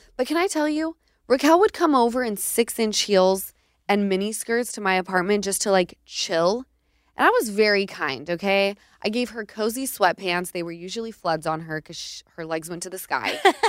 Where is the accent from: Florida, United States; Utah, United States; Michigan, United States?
Utah, United States; I'm from Utah. Give me all the mayo ever.